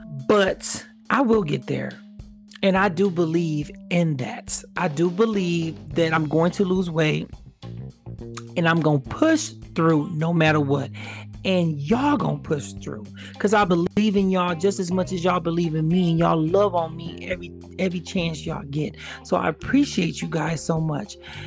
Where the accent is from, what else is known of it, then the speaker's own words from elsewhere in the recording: Detroit, Michigan, United States; So I'm from Detroit. I'm representing.